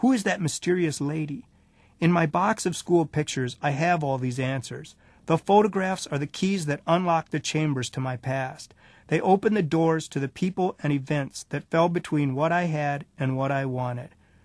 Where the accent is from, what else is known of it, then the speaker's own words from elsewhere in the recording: Osseo, Minnesota, United States; "Hey, I'm from Osseo."